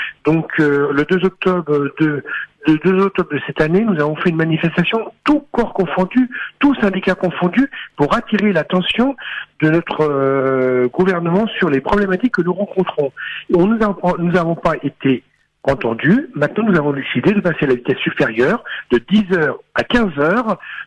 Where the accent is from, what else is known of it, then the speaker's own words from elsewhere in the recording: France; Nous sommes des Français.